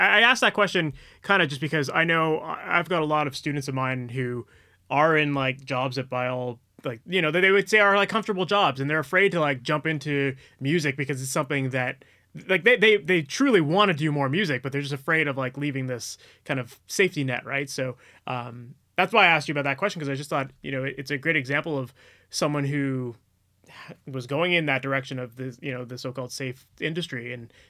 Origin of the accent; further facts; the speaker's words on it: Ontario, Canada; I grew up just out of Toronto.